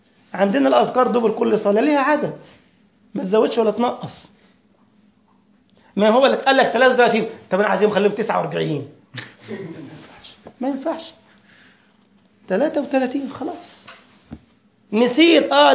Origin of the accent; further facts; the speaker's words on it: Egypt; ده طلع واحد مجنون اخر في عندنا في مصر يقول لك ويجوز الأضحية بالدجاج.